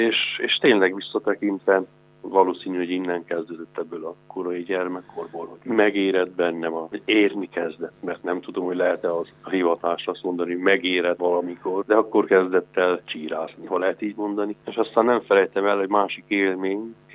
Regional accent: Kisbács, Cluj County, Romania; Elemi iskoláim, ott jártam Kisbácsban, szülőfalumban, és ahogy Tibor atya már jelezte, valóban egy vallásos családból származom.

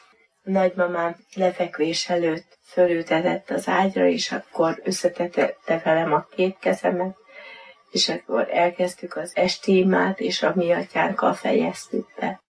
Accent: Kiskunfélegyháza, Bács-Kiskun, Hungary; Kiskunfélegyházán születtem, katolikus családban nőttem fel.

